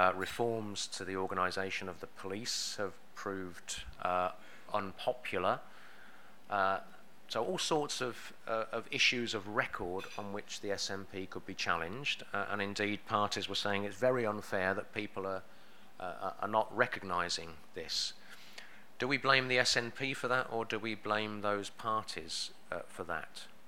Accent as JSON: {"language": "English", "region": "England", "country": "United Kingdom", "lives_now": "Scotland, United Kingdom", "said": "I'm an Englishman in Scotland."}